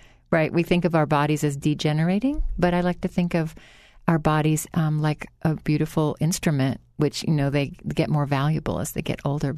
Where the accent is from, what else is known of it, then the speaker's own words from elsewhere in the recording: Switzerland; born there; English is a second language; I was born in Switzerland and I speak five languages